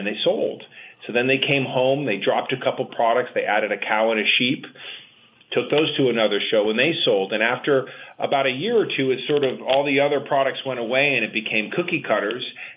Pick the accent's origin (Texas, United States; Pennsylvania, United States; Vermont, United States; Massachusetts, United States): Vermont, United States; Rutland; also born or lived in Maryland, United States; Well, so at this point I grew up in Rutland and then had left after college and I wanted to come back here to raise my kids.